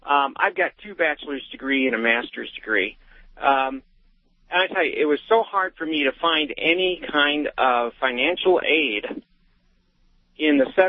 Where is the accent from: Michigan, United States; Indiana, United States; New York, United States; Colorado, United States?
Colorado, United States; Denver; When I was growing up in Denver, my father did not allow us to speak Spanish in the home, because he didn't want us to have a Mexican accent, even though his parents are from Mexico.